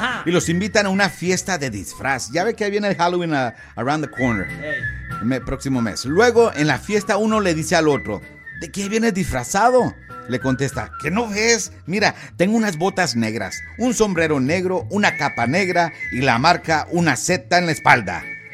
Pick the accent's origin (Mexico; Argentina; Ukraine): Mexico; sigamos siendo mexicanos con ese sabor a vida, con ese amor para nuestras raíces